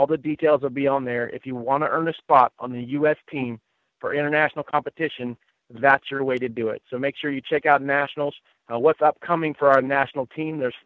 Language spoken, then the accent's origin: English; United States; So that's the first shock you get as an American, I guess